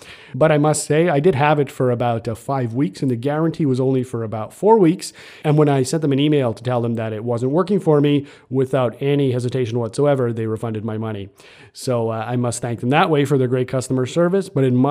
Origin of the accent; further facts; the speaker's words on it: Canada; I'm Canadian, so I don't have much to do with American politics